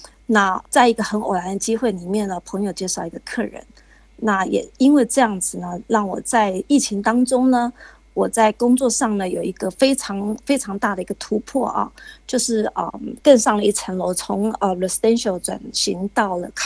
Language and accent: Chinese; Los Angeles, California, United States; 我是来自洛杉矶的